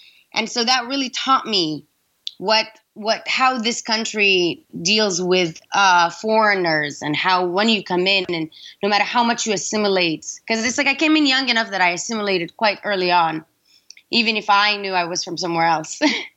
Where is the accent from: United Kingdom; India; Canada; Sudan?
Sudan; English is a second language; now in United States; because people had never heard of Sudan when I first moved h